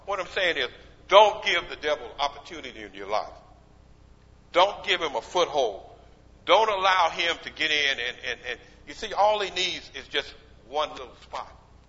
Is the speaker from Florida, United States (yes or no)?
no; Abilene, Texas, United States; I remember the young lad growing up in Abilene, Texas.